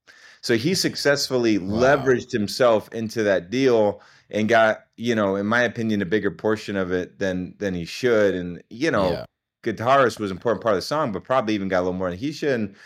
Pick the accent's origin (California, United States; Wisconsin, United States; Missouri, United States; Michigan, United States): California, United States; Berkeley; My dad is from India, and he came from India, and he met my mom going to university at Cal Berkeley. So that's where they had me, and that's where I grew up.